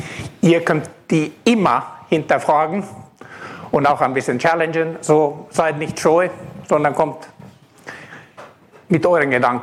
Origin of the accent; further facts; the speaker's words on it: Finland; accent: Finnish; German is a second language; now in Germany; Wie ihr vielleicht von den Namen sieht und von dem Akzent hört, kommen wir beide ursprünglich aus Finnland.